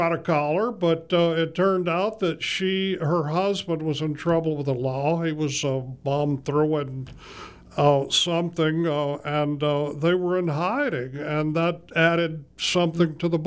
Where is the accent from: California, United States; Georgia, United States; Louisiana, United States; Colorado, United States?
Louisiana, United States; And then I'm from Louisiana. I went back to Louisiana